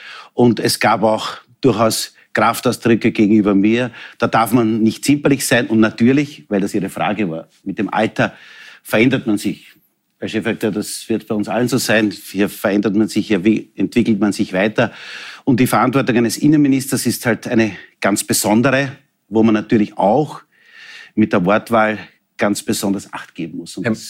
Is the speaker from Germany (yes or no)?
no; Texingtal, Lower Austria, Austria; Ich komme aus dem Texingtal, das ist jene Gemeinde, wo ich 6 Jahre Bürgermeister war, das ist in Niederösterreich.